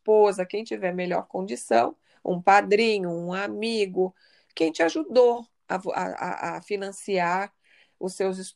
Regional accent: Brazil; Eu só posso falar do que eu conheço como brasileira, sem julgar nem desmerecer meu país

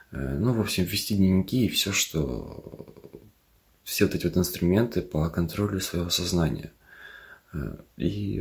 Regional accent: Chișinău, Moldova; я из Молдовы, Кишинев.

